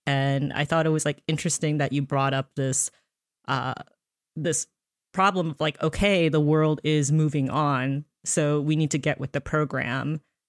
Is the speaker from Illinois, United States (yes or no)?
no; Alpharetta, Georgia, United States; And actually I'm from Alpharetta